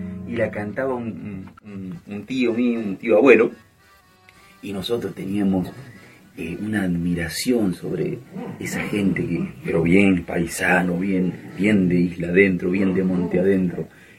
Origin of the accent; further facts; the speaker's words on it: Las Cuevas, Entre Ríos, Argentina; Yo nací en Las Cuevas, departamento Diamante, o sea, en Entre Ríos. Es una localidad chiquita de 1000 habitantes, más o menos, lugareños, pescadores, cazadores. Ahí nací, a la orilla del río. O sea, tengo una infancia bien de isla